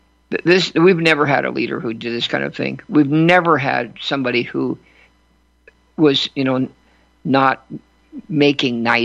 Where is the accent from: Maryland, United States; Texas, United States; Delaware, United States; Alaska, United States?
Texas, United States; And despised in my part of Texas. I am a Texan, and Cornyn is a disgrace to our state.